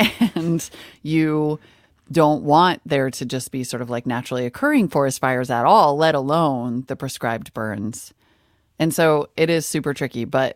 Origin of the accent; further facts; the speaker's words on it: Montana, United States; that was a conversation I grew up having in Montana.